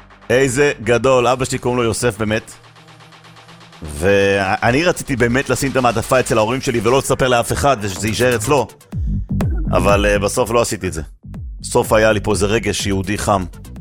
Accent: Jerusalem, Jerusalem District, Israel; אנחנו פה ירושלמים פה

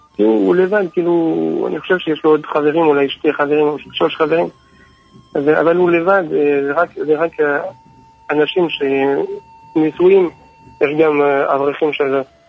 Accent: France; Hebrew is a second language; now in Israel; אני צרפתי, ואני עליתי לארץ לפני 7-8 שנים.

